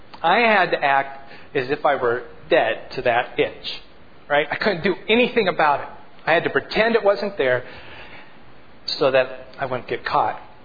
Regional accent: Iowa, United States; And we grew up in Iowa with big, huge trees in our yard.

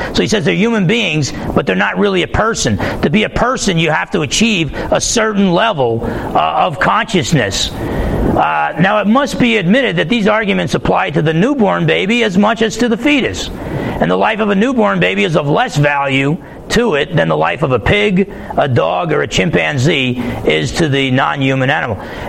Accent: New Jersey, United States; born there; I was born in Jersey, but I ain't stupid, all right?

